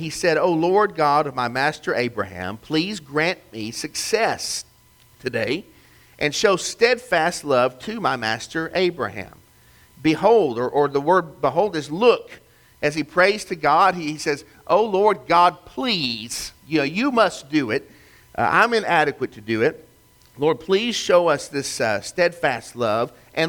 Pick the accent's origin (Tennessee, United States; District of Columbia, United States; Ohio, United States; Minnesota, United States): Tennessee, United States; Chattanooga; We used to have an insurance company in my hometown, Chattanooga, called Provident.